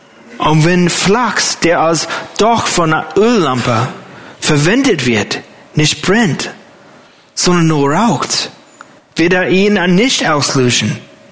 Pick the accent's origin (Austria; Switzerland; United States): United States; German is a second language; Für mich als Amerikaner war es erstaunlich zu sehen, wie die Gemeinden in den USA nach dem September 11th voll waren.